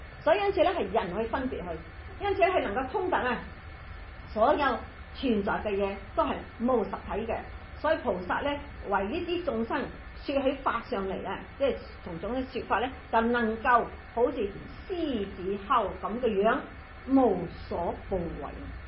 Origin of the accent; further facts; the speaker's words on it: China; 所以咧我哋中國人學空咧係好麻煩